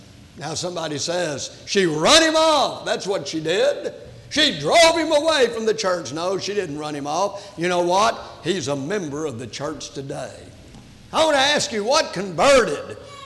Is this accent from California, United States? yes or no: no; Houston, Texas, United States; Of course, you know, we was raised in Houston.